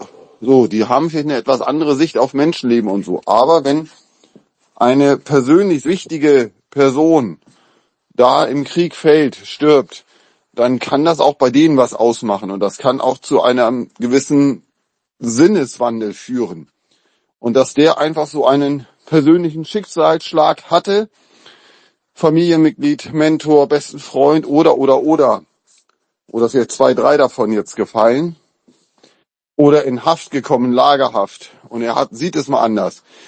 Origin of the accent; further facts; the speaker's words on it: Germany; der hat für uns ja als Deutsche schon eine positive Bedeutung.